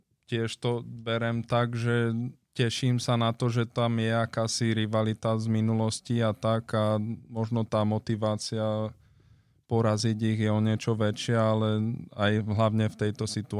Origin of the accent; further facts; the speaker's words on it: Skalica, Trnava Region, Slovakia; Ja som vyrastal som v tej Skalici a jej som odchovanec Skalice, čiže všetky moje prvé kroky k hokeju začínali tam.